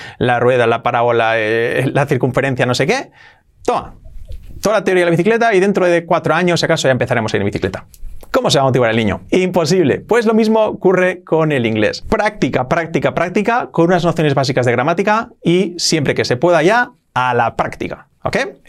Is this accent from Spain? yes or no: yes; northern Spain, Spain; Nosotros somos de España. De hecho, somos de un pueblecito de 60 habitantes del norte de España.